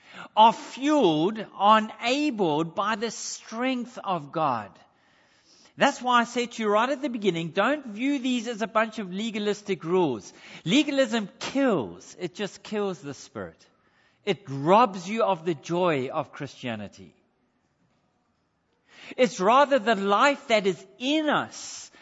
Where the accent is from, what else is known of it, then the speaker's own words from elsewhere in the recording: South Africa; accent: South African; now in Australia; I know my accent is still South African.